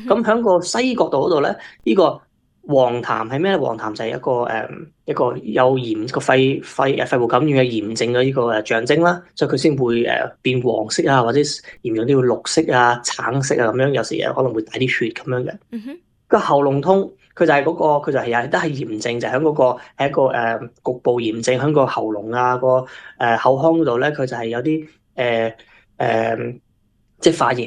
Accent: Guangdong, China; 好似我自己相信好似我哋尤其啲广东人啦我哋南方人啦

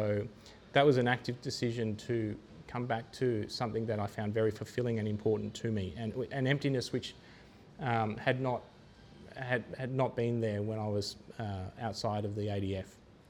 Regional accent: Sydney, New South Wales, Australia; and I'm from Sydney, which is obviously the heart of the Royal Australian Navy.

